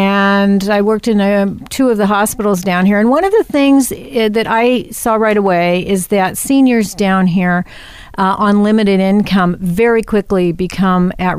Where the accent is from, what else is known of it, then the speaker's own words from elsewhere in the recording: Los Angeles, California, United States; I was raised in L.A.